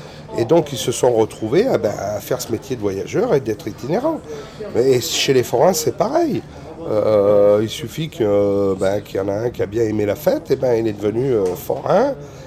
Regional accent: France; qu'on est français itinérant

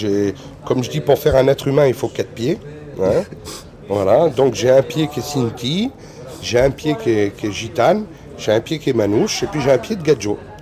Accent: France; qu'on est français itinérant

